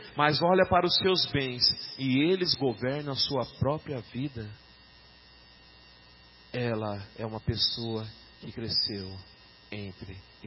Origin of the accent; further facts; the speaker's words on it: Itanhaém, São Paulo, Brazil; E em Itanhaém, onde eu nasci, né, até os anos 2000 ali, eu lembro que assim, era normal